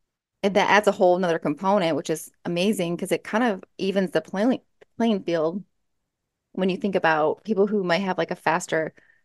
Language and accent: English; Michigan, United States; Well, I'm originally from Michigan, and so typically the mosquitoes really bother me